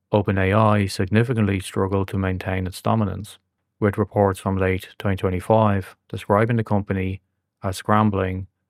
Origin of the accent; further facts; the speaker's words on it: Ireland; I also predicted that Ireland, which is my home country, would be impacted